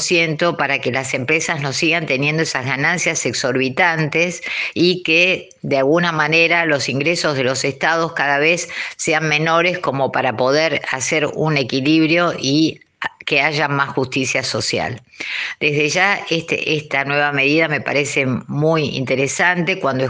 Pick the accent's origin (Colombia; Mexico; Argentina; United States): Argentina; en qué periodo nosotros tomamos como argentinos esa deuda.